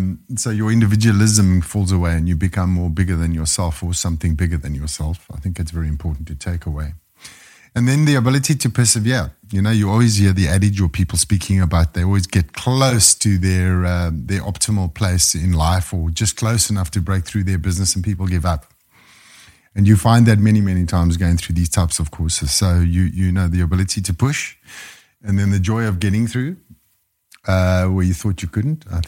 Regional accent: South Africa; moved away; I'm originally from South Africa. So born, bred there, grew up there

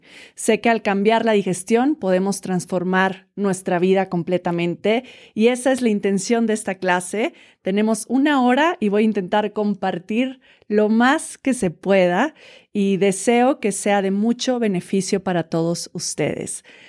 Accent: Cholula, Puebla, Mexico; Soy de Puebla, de Cholula, radico aquí en Cholula

